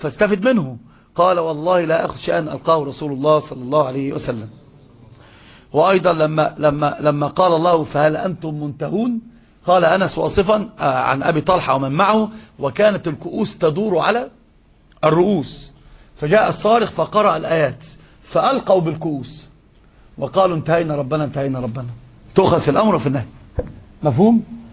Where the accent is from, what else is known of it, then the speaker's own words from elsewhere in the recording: Egypt; هما عندنا بقى في العوام عندنا في مصر بيقولوا ايه؟